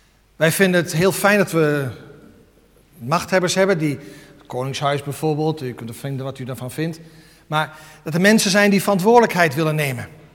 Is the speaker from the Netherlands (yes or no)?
yes; Netherlands; En aan de andere kant vinden wij ook, vooral als Nederlanders, Doe maar gewoon, dat is gek genoeg.